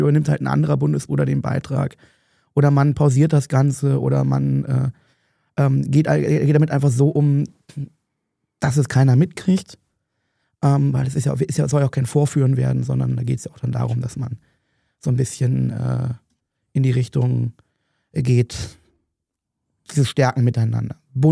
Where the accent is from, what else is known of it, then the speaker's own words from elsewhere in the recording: Berlin, Germany; Ich bin ja Berliner, ich bin ja auch mehr aus Berlin, wie man ja weiß.